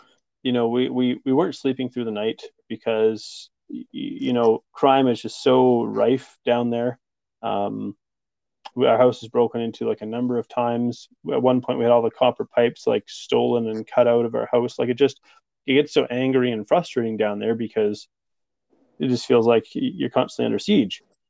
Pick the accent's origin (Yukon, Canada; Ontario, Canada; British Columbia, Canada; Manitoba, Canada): British Columbia, Canada; Vancouver; I grew up in Vancouver, which is quite a multicultural city. There's a lot of different ethnicities there